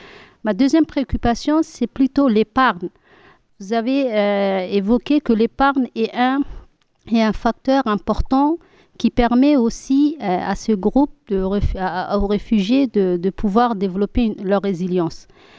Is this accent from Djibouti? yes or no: yes; Djibouti; Je suis de la République de Djibouti.